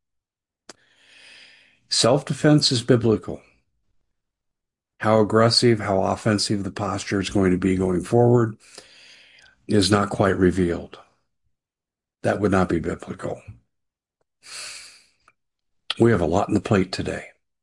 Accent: Aurora, Colorado, United States; you had the governor of Colorado, Jared Polis, you had the Aurora police chief, my hometown

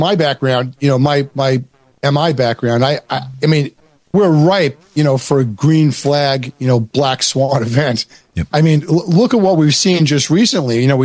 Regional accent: New York, United States; into New York, because we're from Long Island, you know, touring the various UN buildings.

